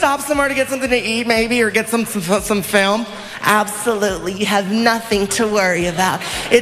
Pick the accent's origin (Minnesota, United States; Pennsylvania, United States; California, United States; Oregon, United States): Oregon, United States; now in Hawaii, United States; I am not a native of Hawaii. I'm actually from Oregon. But I have been living here now for 3 weeks, and you only need a few days, and you're basically a native.